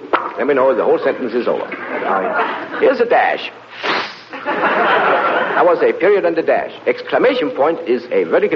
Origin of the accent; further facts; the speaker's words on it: Denmark; English is a second language; now in United States; I come from Denmark, usually, and unfortunately I couldn't speak a word of English upon my arrival